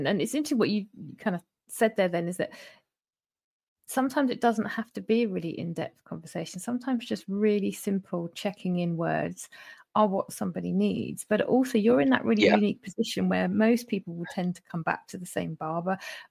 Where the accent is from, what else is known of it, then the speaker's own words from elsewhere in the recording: United Kingdom; As British people, we are notoriously kind of rubbish at the old checking